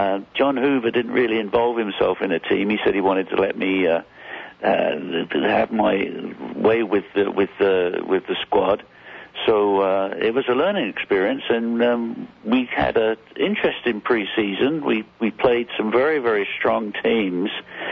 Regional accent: London, United Kingdom; Yeah, I was born in England, grew up in London, and played soccer at college in England

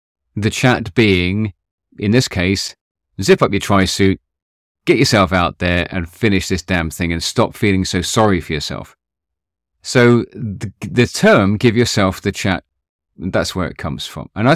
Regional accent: East of England, United Kingdom; So growing up in Hertfordshire here in the UK, I was always playing sport.

